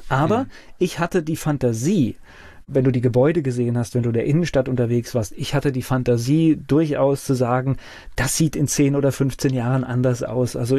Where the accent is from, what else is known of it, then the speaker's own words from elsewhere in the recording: Germany; wie das für mich als Westdeutscher so üblich war.